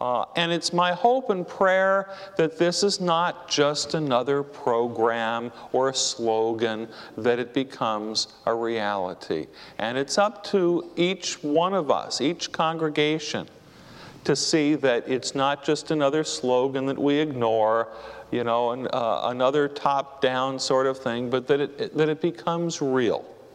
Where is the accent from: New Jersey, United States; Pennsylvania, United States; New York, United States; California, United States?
New York, United States; New York City; September 11th will be the 10th anniversary of the tragedy that struck my hometown. You know, I'm a native New Yorker.